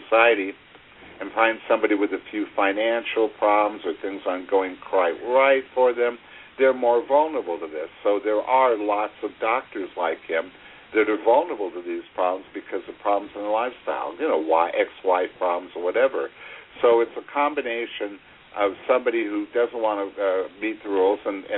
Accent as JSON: {"language": "English", "town": "Hollywood", "region": "California", "country": "United States", "tie": "born or raised there", "said": "This has been a problem in Hollywood since I was a child growing up in Hollywood."}